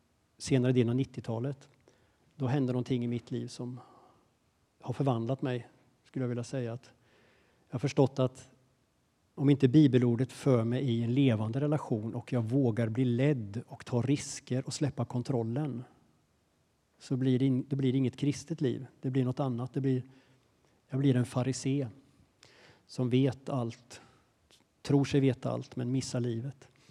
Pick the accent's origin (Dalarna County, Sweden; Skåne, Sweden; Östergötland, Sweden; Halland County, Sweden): Östergötland, Sweden; Vadstena; jag är från Vadstena från början. Bodde mina första 20 år där.